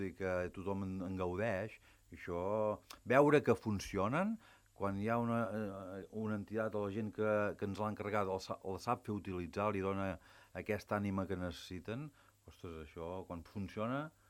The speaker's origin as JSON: {"language": "Catalan", "town": "Batet", "region": "Catalonia", "country": "Spain", "said": "jo amb batolles m'estimo perquè sóc de Batet"}